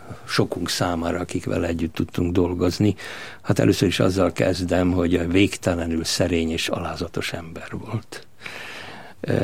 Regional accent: Hungary; born there; mindenünk Kolozsváron maradt, én már itt születtem, édesanyám 9 hónapos terhes volt a több hónapos marhavagonos menekülés alatt

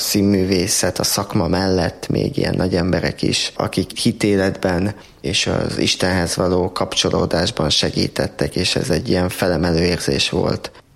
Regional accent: Komárno, Nitra Region, Slovakia; Felvidékről származom, Komárnónak hívott Révkomáromból, ott születtem, ott nőttem fel, ott élnek a szüleim, nővérem, családtagjaim, oda jártam általános iskolába, óvodába, gimnáziumba, mindezt magyar nyelven.

